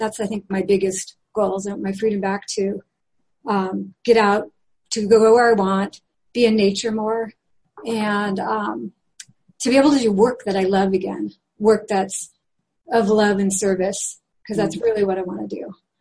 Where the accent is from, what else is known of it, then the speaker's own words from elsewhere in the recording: Santa Barbara, California, United States; I'm from Santa Barbara, California.